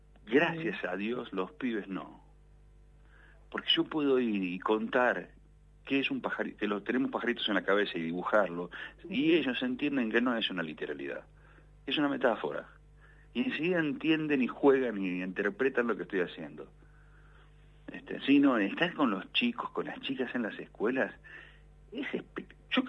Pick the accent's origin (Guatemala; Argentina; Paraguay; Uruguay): Argentina; Puerto Belgrano, Buenos Aires Province; born there; porque nací ahí en Puerto Belgrano.